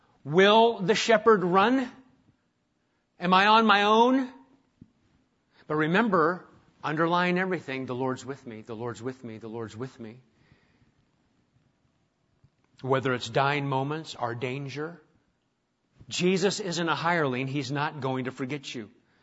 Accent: Nebraska, United States; I grew up in Nebraska, and we didn't have a lot of animals around

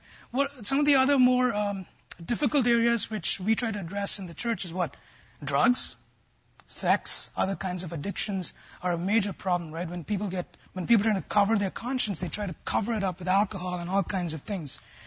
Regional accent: India; I come from the East, right?

